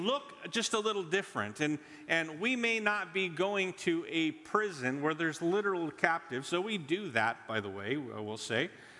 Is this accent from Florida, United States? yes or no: no; Sweet Home, Oregon, United States; born there; I was born in Sweet Home, Oregon. Okay, if that says anything. Sweet Home, right?